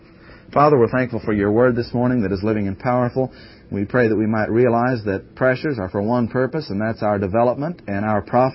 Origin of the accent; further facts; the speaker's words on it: Ireland; well, being Irish, for me, it wouldn't wilt.